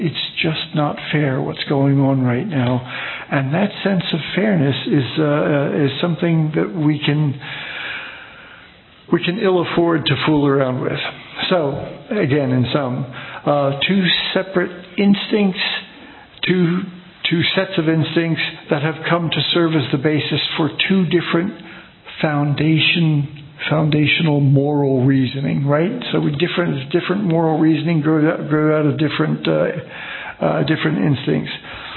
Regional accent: Pennsylvania, United States; now in California, United States; I'm from Pennsylvania myself, and you know, people come from all, and there, it wasn't so long ago, 50 years ago.

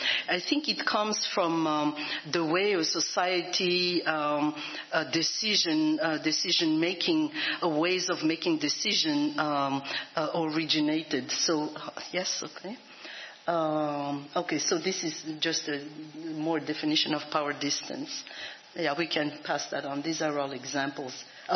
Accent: Madagascar; So I'm putting this there because I'm originally from Madagascar

